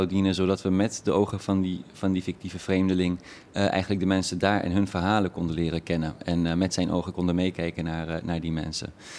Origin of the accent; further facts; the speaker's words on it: Iran; now in Netherlands; Ik kom uit Iran inderdaad.